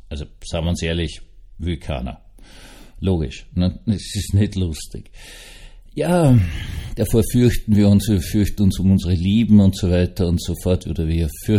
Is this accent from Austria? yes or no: yes; Vienna, Austria; Also ich als Wiener ja auch vor die Preisen, nicht?